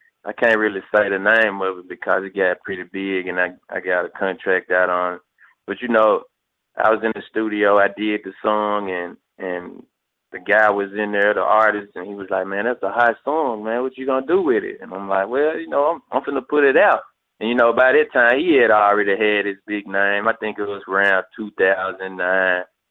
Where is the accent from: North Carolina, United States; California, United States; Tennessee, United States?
Tennessee, United States; Memphis; My mom from Chicago, so they connected, and I grew up in Memphis.